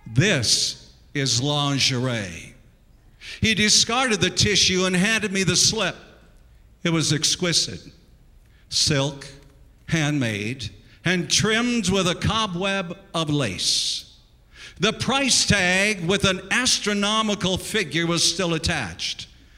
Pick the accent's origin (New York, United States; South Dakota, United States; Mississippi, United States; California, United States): South Dakota, United States; Now, I grew up in South Dakota. In South Dakota, you could drive at the age of 14.